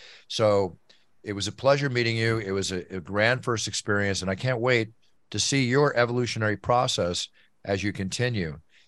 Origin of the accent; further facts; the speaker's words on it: Texas, United States; also born or lived in Oklahoma; I know, I'm a Southern boy, too. You got to remember, I was born in Oklahoma, raised partially in Texas, and I'm the same way.